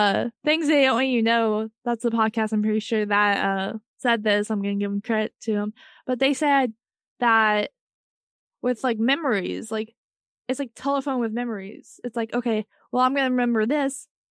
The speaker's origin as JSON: {"language": "English", "country": "United States", "said": "But it could be because we're American and we don't understand."}